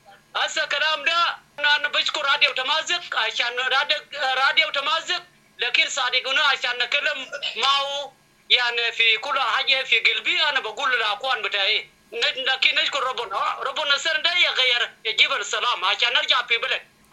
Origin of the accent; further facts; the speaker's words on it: Sudan; now in Ethiopia; انا اسا انا سوداني، لكن انا جيت هنا في اثيوبيا.